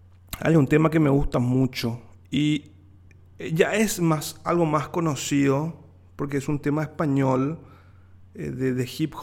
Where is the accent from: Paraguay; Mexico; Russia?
Paraguay; logró que sigamos siendo paraguayos, ¿verdad? ¿Es un orgullo seguir siendo paraguayos? Es un orgullo.